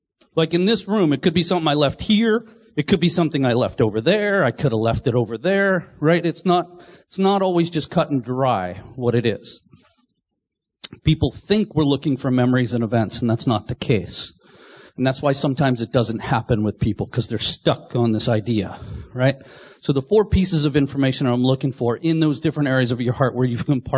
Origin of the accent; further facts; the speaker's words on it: Maryland, United States; Then even regionally, like growing up here in Maryland is different than growing up in California.